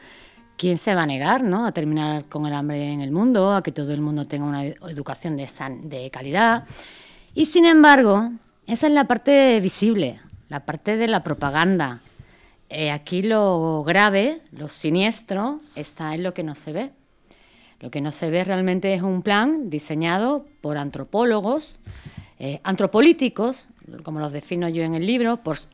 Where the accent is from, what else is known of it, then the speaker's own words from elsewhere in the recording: Andalusia, Spain; Estáis hablando de gente de mi tierra, de Andalucía